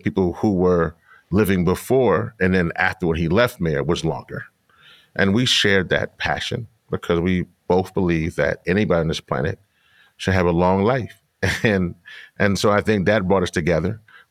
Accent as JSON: {"language": "English", "region": "Louisiana", "country": "United States", "said": "He's from Boston. I am from Louisiana. He is from one world. I am from another world."}